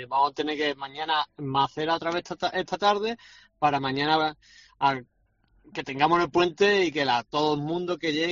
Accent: Málaga, Andalusia, Spain; soy un malagueño de pura cepa, se puede decir

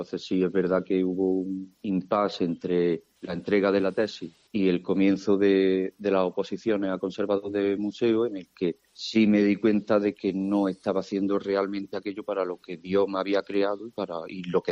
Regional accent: Armilla, Andalusia, Spain; Pues yo soy de natural de Armilla. Tengo 40 años y estoy en 5º de teología.

